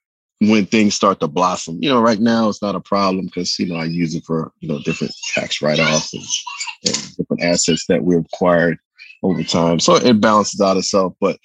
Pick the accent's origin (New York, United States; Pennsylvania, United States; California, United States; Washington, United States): New York, United States; now in Charlotte, United States; Like, again, I'm from New York, but I live in Charlotte. I have more support in New York City, in that area, than I do in North Carolina.